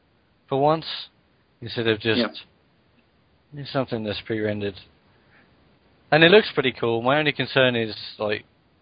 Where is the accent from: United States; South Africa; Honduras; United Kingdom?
United Kingdom; The problem with being British is that whenever you see, like, a British person in a game, they're always Cockney.